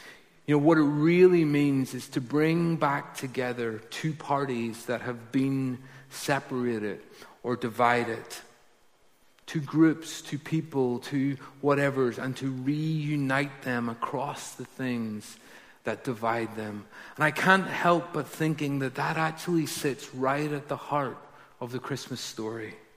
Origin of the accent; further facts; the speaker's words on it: Ballymena, Northern Ireland, United Kingdom; I'm not American, by the way. A number of you keep asking if I'm American. I'm from Ballymena, if you can't tell from my accent.